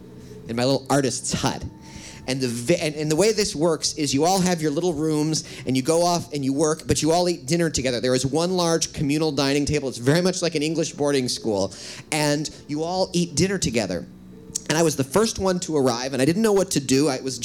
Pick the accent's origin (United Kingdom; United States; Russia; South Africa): United States; Midwest; also born or lived in California; I'm from the Midwest, but I lived in California for 13 years.